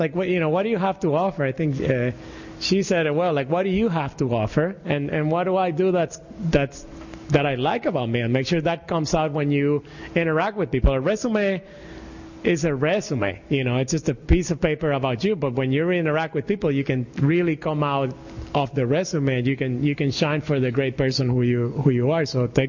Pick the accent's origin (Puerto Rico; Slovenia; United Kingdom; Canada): Puerto Rico; moved away as an adult; when I moved here from Puerto Rico is a U.S. territory, but in many ways it's very different, and this is one of the ways in some way, and that we are Latino and that we're very personal.